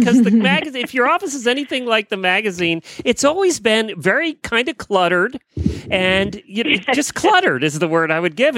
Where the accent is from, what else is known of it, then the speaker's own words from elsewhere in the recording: Pennsylvania, United States; And growing up in Lancaster County, Pennsylvania, heart of farm country, you knew about the Old Farmer's Almanac.